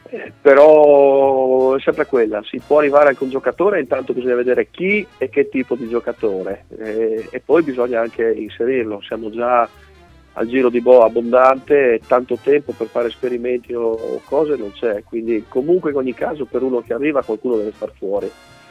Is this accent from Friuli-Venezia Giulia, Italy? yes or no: yes; Friuli-Venezia Giulia, Italy; io da friulano e stando qui vicino a Udine